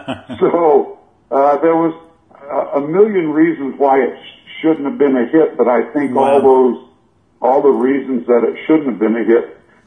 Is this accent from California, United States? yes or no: yes; Santa Ana, California, United States; Well, we were both raised in Orange County. Bobby was from Anaheim, and where Disneyland is, and I was from Santa Ana.